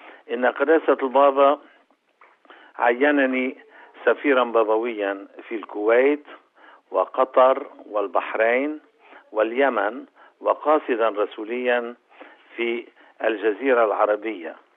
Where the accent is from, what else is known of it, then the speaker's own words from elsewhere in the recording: Lebanon; ولكن أعتقد أن رسالتي ومسؤوليتي كوني لبناني